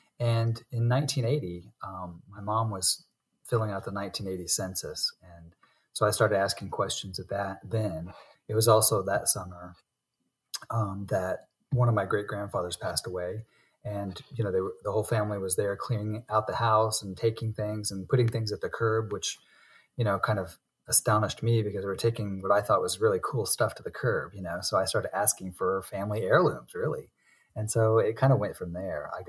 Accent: Florida, United States; also born or lived in Kansas City, United States; So I grew up, however, in Florida because my mom remarried and I spent about 12 years, going through elementary, middle, and high school there.

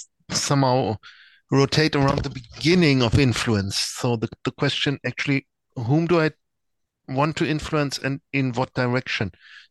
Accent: Germany; English is a second language; So I'm from Germany, that's not what I'm used to.

